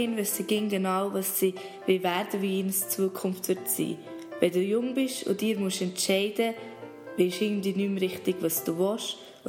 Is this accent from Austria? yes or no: no; Grenchen, Solothurn, Switzerland; ich komme von Wienerwil, habe drei Kinder. Aufgewachsen bin ich in Grenchen bei Bössingen